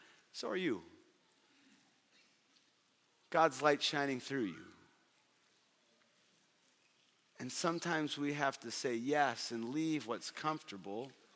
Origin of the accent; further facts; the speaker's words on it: Fargo, North Dakota, United States; She is from 10 miles south of Canada. I'm from Fargo, North Dakota. We had never been to Iowa before.